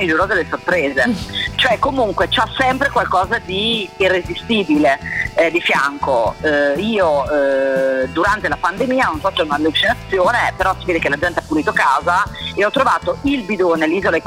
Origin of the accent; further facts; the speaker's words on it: Senigallia, Marche, Italy; io poi sono originaria marchigiana di Senigallia